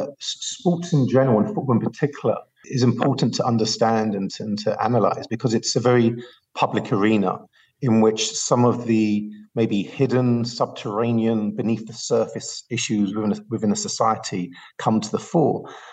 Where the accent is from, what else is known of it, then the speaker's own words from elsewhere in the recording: United Kingdom; now in Los Angeles, United States; I've been in America now for 18 years, and as the listeners may have guessed from my accent, I'm not local to Los Angeles. I'm from the UK